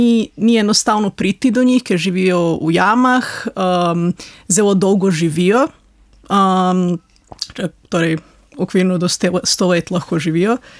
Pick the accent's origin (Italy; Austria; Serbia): Serbia; moved away as an adult; now in Slovenia; Jaz sem drugače iz Srbije in sem zaključila magisterij v Srbiji.